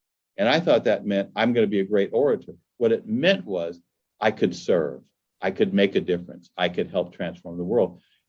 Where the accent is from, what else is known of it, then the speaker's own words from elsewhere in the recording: Los Angeles, California, United States; I grew up in Los Angeles.